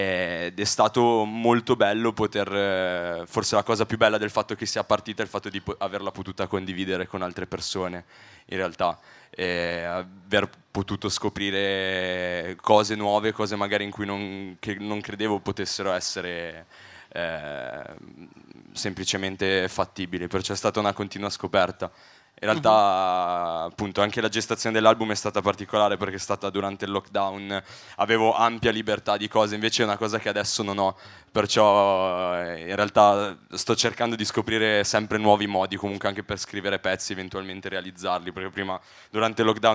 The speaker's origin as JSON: {"language": "Italian", "region": "Piedmont", "country": "Italy", "lives_now": "Milan, Italy", "said": "io non sono di Padova, in realtà sono piemontese, studio Milano adesso e vengo appunto dalla zona del Basso Piemonte, una zona di boschi, cinghiali"}